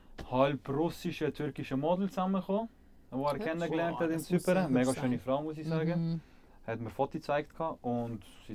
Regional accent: Switzerland; Das sind wir Schweizer.

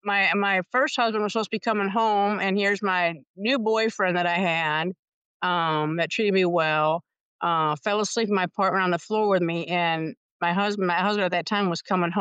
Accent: Grand Rapids, Michigan, United States; I grew up in Grand Rapids, Michigan.

